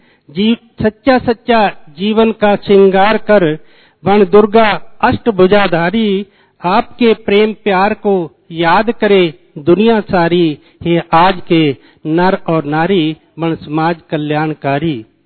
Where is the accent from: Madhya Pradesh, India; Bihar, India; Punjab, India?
Punjab, India; basically मैं पंजाब से हूं